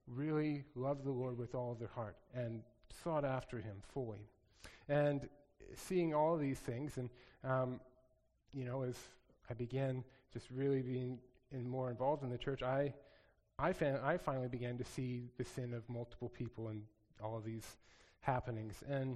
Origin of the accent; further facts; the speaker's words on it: New Mexico, United States; In my own youth group growing up in New Mexico, we had a lot of it, I'll just say that.